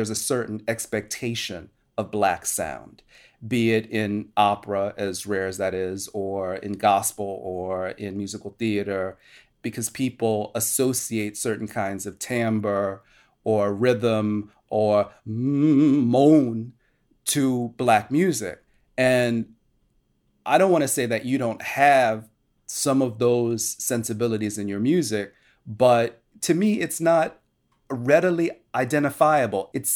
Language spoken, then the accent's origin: English; New Orleans, Louisiana, United States; I grew up in New Orleans and I grew up as an altar boy, so I didn't grow up in the traditional Black church either.